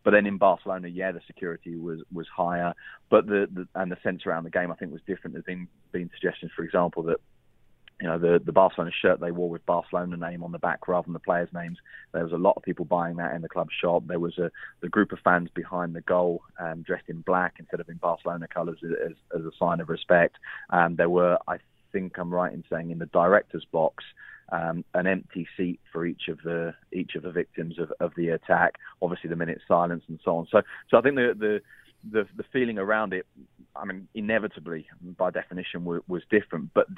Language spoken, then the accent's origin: English; England, United Kingdom; And I suppose this is where I'm in that kind of weird sort of halfway house between being English and Spanish, in that I don't think that's a yellow card. Maybe that's because I'm too English.